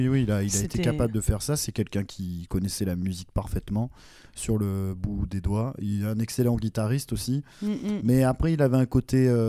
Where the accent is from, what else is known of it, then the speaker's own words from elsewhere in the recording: France; en tant que Français, en tant qu'Européen et en plus de surcroît Français